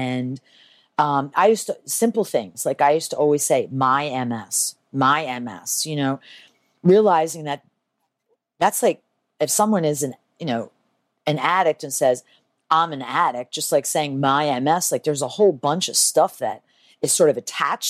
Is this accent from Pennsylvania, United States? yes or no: yes; Philadelphia, Pennsylvania, United States; I'm 100% Italian. That's why … because I'm from Philadelphia.